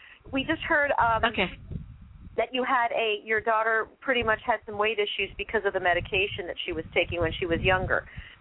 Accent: Philadelphia, Pennsylvania, United States; I grew up in Mount Airy, and it was a very integrated neighborhood. There were blacks and whites living next door to each other.

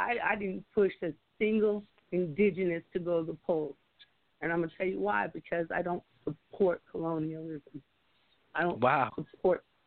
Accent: South Dakota, United States; now in Lincoln, United States; Okay, well, I am out of Nebraska at the current moment in Lincoln, Nebraska, but I hail from South Dakota.

